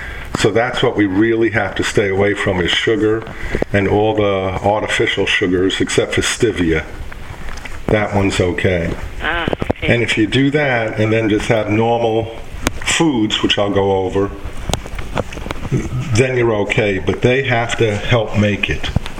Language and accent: English; New York City, New York, United States; moved away; And I'm from the Bronx and my wife's from Brooklyn. And when I go home, my friends tease me and tell me I sound like a Southern belle.